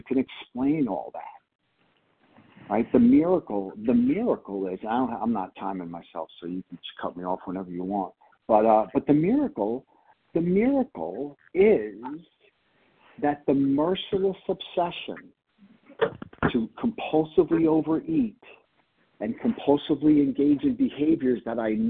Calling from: Pennsylvania, United States; Good morning, Kelly. I'm calling from Pennsylvania

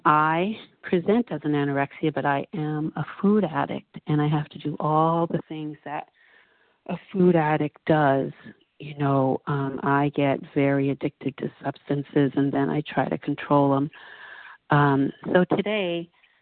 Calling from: Florida, United States; I'm calling from Florida.

